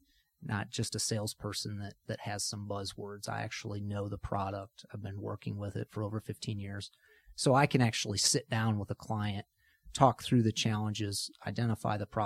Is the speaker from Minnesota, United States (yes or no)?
no; Napoleon, Ohio, United States; I'm from a small town near Toledo, Ohio, called Napoleon.